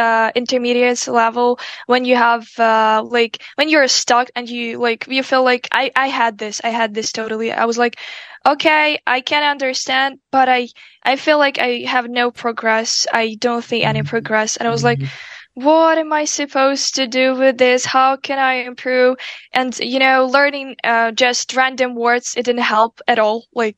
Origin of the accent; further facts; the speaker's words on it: Ukraine; no, I'm from Ukraine.